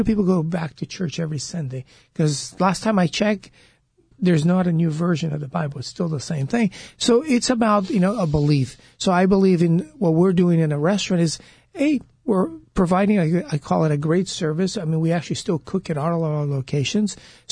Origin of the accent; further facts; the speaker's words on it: Brazil; So all of us brothers were born and raised in Brazil. So we're Chinese by descendant, but Brazilian by citizenship.